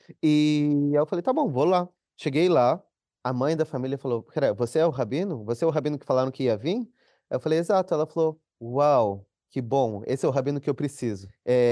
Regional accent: Rio de Janeiro, Brazil; Então, eu cresci no Rio de Janeiro, mas eu cresci dentro da comunidade judaica.

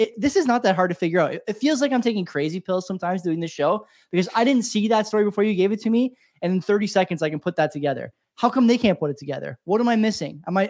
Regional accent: Canada; it's frustrating as a Canadian to hear my American friends, you know, giving me shit too.

